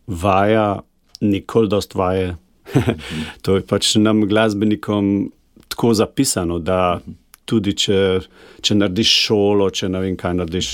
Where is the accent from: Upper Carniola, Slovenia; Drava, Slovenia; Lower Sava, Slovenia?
Upper Carniola, Slovenia; Dražgoše; now in Apno, Slovenia; Drugače sem iz Seške doline, iz Dražgoš. Vedno sem bil nekje malo višje, kar se tiče nadmorske višine. In zdaj tudi, zdaj sem v vasi Apno nad Cerkljami na Gorenjskem, kjer je zelo veliko sonca.